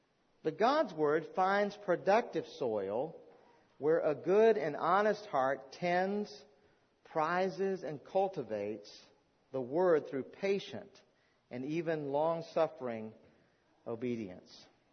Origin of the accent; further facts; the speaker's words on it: Texas, United States; I remember growing up in Texas, the grass that would grow up in the driveway would get burned off because in the Texas heat.